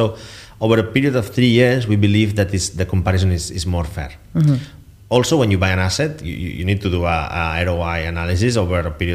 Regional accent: Barcelona, Catalonia, Spain; I'm from Barcelona, and in Barcelona you have limited licenses.

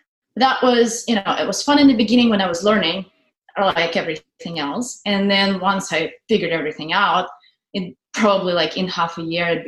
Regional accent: Russia; English is a second language; moved away as an adult; now in United States; And then I'm from Russia. And once I finished my degree, I moved to the United States.

